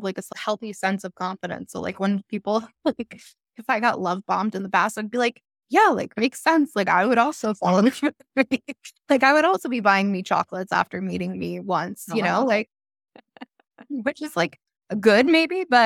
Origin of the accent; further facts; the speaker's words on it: New Jersey, United States; He grew up on Staten Island. I'm from New Jersey. We're both Italian.